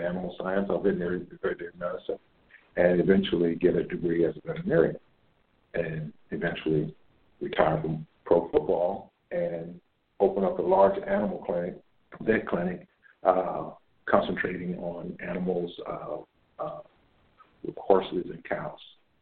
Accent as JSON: {"language": "English", "region": "Texas", "country": "United States", "tie": "born or raised there", "said": "I grew up in Texas, where high school football is king."}